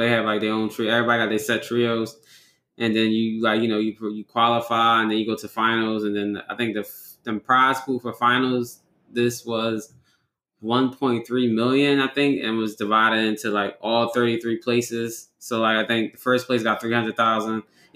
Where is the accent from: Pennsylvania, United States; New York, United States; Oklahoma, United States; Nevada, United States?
Pennsylvania, United States; Philadelphia; I grew up in North Philadelphia, Island East section, basically. We both had hard childhoods growing up.